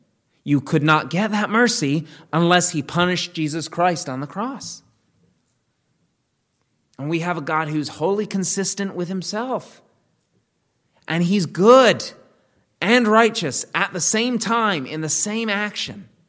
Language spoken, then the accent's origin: English; England, United Kingdom; I'm English, and you can't, in England, you have to say please and thank you.